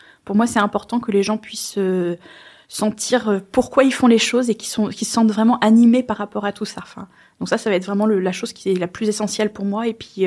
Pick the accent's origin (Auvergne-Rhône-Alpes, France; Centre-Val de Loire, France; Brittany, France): Centre-Val de Loire, France; now in Neuilly-les-Bois, France; Je viens du Loir-et-Cher. Je me suis installée dans l'Indre à Neuilly-les-Bois en 2020. Je suis arrivée en même temps que le Covid.